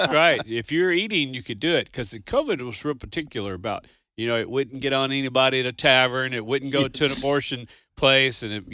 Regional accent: Owensboro, Kentucky, United States; Hey, Lisa, I was born and raised in Owensboro. You ever get up river?

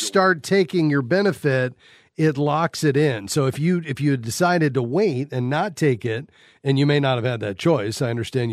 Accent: Florida, United States; Well, I'm from South Florida myself.

